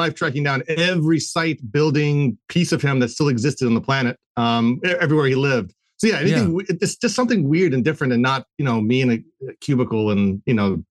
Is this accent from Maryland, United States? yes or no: yes; Maryland, United States; I'm from Maryland. I was living in a small little town, the next town over from the Blair Witch town, actually.